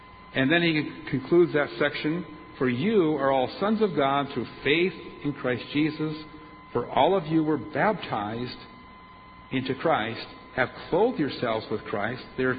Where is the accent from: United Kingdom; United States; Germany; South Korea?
United States; Minnesota; when I was a child, I grew up in Minnesota.